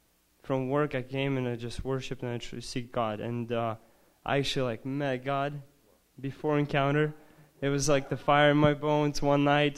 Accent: Lakewood, Washington, United States; Hello everybody … I'm from Lakewood, Washington.

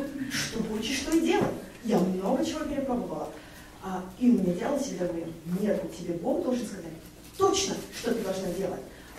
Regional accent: Kazakhstan; now in Calgary, Canada; я из Калгари, Канады, вообще родом из Казахстана.

